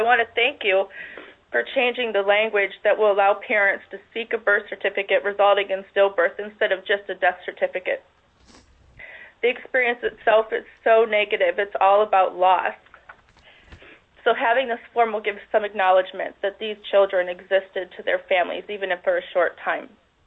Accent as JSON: {"language": "English", "town": "Kenai", "region": "Alaska", "country": "United States", "said": "I'm from Kenai."}